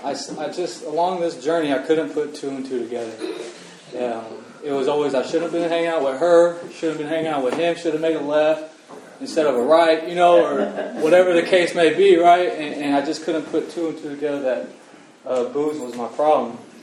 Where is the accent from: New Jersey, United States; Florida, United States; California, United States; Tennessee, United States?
California, United States; El Sobrante; I grew up in El Sobrante, man. My mom's like the greatest person in the world.